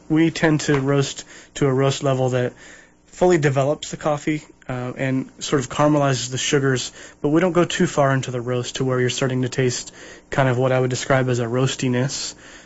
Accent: Midwest, United States; now in Portland, United States; and I grew up in the Midwest. I'm kind of a Midwestern boy. I haven't lived there for quite some time

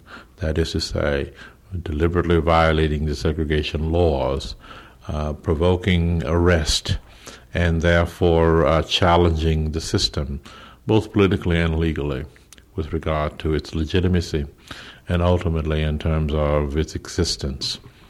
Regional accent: Baton Rouge, Louisiana, United States; I'm from Louisiana. I was born in Baton Rouge and raised in Baton Rouge.

